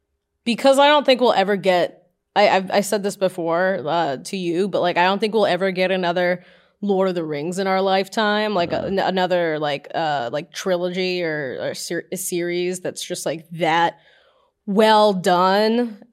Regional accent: East Coast, United States; because I'm from the East Coast

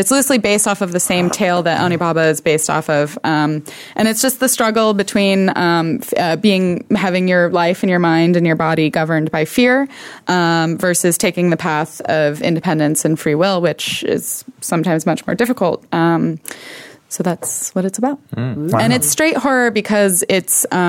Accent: New York, United States; Well, I'm from New York, so that may answer.

